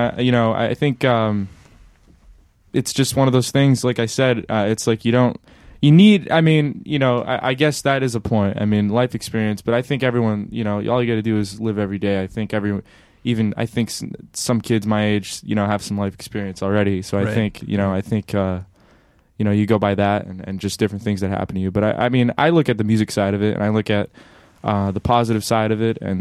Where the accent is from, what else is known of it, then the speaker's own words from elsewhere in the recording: New Bedford, Massachusetts, United States; The first time I met Buddy was at a little theater in my hometown of New Bedford, Mass.